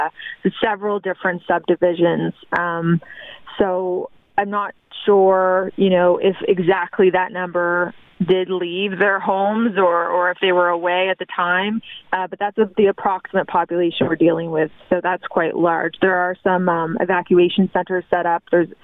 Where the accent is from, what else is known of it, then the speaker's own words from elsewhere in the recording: Halifax, Nova Scotia, Canada; I'm from Halifax and have worked elsewhere.